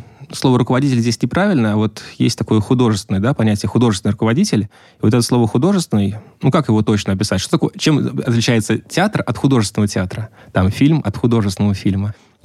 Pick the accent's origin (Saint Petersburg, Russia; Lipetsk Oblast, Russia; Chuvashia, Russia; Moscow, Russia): Moscow, Russia; Я москвич, да, и переживал, что должен возвращаться домой.